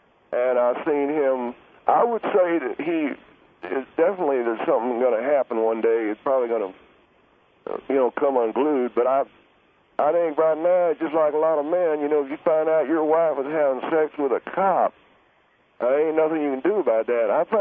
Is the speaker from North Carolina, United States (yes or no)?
yes; North Carolina, United States; accent: Southern; I have a southern accent that says I come from North Carolina.